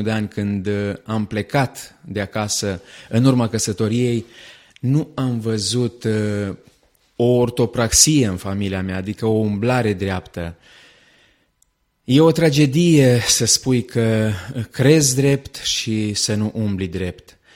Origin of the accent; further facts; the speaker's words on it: Jitin, Caraș-Severin, Romania; Am omis să vă spun că sunt deloc de lângă Oravița, din Jitin, comuna Ciudanovița